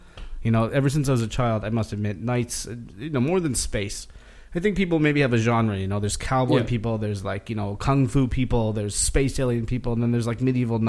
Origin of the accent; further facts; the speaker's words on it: United States; I'm American, I know about